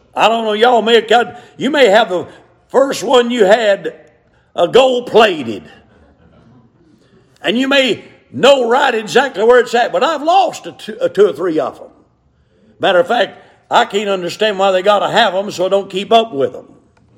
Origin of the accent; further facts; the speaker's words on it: Hiawassee, Georgia, United States; born there; also born or lived in Clayton; I was born in Clayton. Lived in Hiawassee.